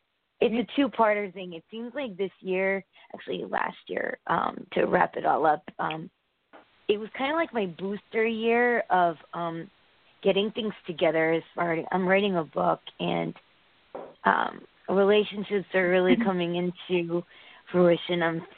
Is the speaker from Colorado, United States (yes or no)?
no; Connecticut, United States; I'm from Connecticut.